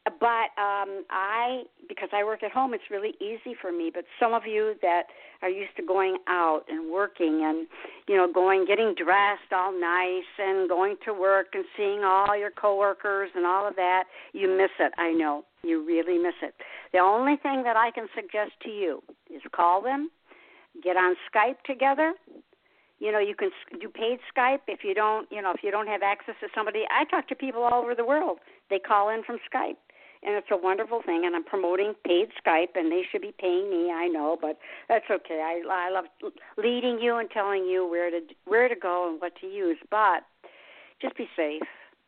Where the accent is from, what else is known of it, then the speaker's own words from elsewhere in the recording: Detroit, Michigan, United States; and I'm from Detroit